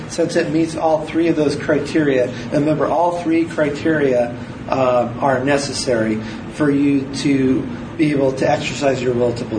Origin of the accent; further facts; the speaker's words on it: Eugene, Oregon, United States; I would say that for a person, it's kind of hard with growing up in Eugene